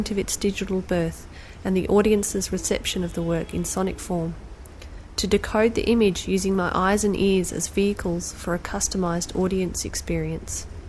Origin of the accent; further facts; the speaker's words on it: Victoria, Australia; I'm an Australian sound artist living and working in country Victoria.